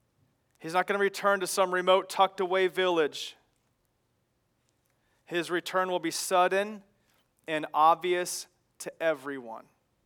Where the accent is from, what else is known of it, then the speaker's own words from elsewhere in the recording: Kansas, United States; also born or lived in Chicago; Growing up in Kansas, there were so many times that I was just jolted awake in the middle of the night to the sound of a lightning strike.